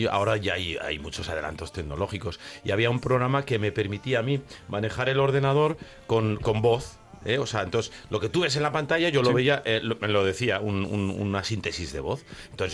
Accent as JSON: {"language": "Spanish", "town": "Pamplona", "region": "Navarre", "country": "Spain", "said": "yo vivía en Pamplona, bueno, soy de Pamplona"}